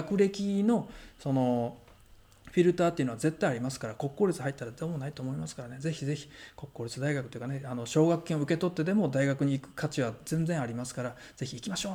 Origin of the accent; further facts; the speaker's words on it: Shiga, Japan; あの例えばうちみたいな滋賀県とかだと田舎になっちゃいますから、その田舎から東京に憧れるっていうのも分かるんですけど